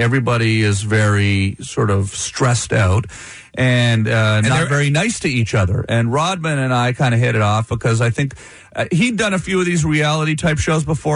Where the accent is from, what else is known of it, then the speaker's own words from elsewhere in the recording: Canada; Yeah, I'm Canadian. This is your problem.